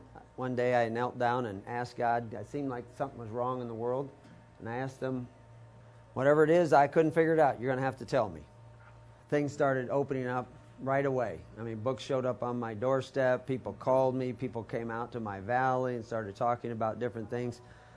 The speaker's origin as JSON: {"language": "English", "region": "Texas", "country": "United States", "tie": "born or raised there", "also_born_or_lived": "Omaha, Nebraska / California", "said": "I was born in Omaha, raised in Texas, went to the seminary in California at a very young age."}